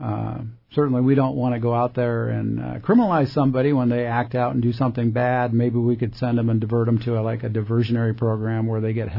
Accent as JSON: {"language": "English", "region": "Alaska", "country": "United States", "tie": "born or raised there", "said": "Born and raised Southeast. I've always been partial to Southeast, growing up in the Southeast. I love the outdoors. I love hunting and fishing. And, I'm just used to the environment here in our region. I just love Southeast Alaska."}